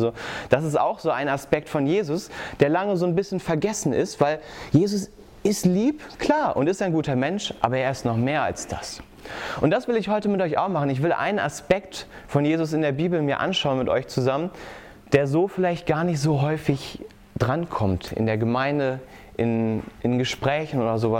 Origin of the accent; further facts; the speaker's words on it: Bergisch Gladbach, North Rhine-Westphalia, Germany; ich komme aus Bergisch Gladbach.